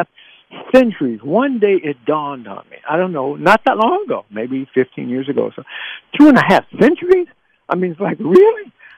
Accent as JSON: {"language": "English", "country": "United States", "tie": "born or raised there", "said": "I grew up in America, too."}